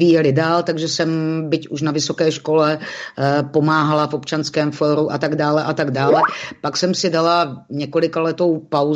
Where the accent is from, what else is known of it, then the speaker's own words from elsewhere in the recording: Olomouc, Olomouc Region, Czechia; já jsem Olomoučák